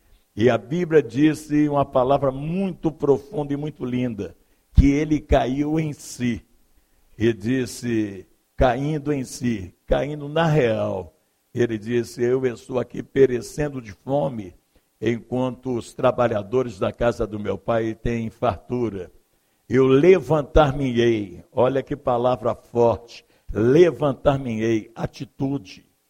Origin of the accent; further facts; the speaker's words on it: Curvelo, Minas Gerais, Brazil; born there; also born or lived in Belo Horizonte; eu nasci, nasci em Curvelo, fui criado há 5 anos